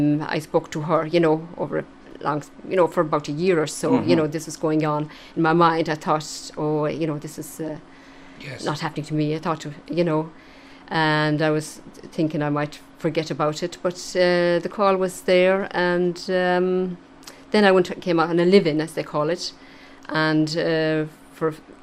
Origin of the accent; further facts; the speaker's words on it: Galway, Connacht, Ireland; I'm from Galway.